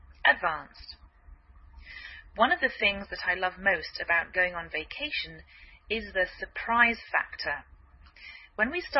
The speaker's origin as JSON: {"language": "English", "region": "England", "country": "United Kingdom", "lives_now": "United States"}